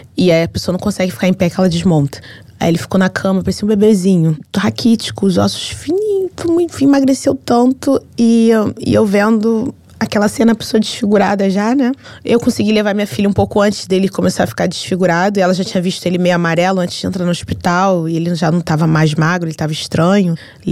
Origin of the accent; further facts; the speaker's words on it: Brazil; accent: Brazilian; Eu não sou italiana, sou brasileira e eu preciso saber a verdade.